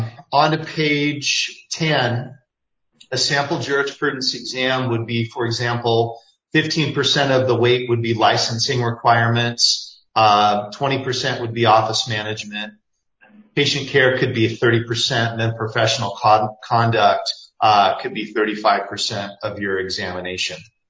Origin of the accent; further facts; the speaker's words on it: Nevada, United States; Arizona, again, like my home state, Nevada, currently administers and offers the jurisprudence examination.